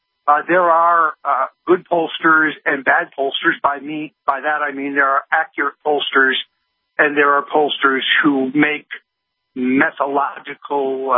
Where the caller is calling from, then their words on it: New York, United States; I'm calling from the New York bunker today where I'm hunkered down in front of the computer writing.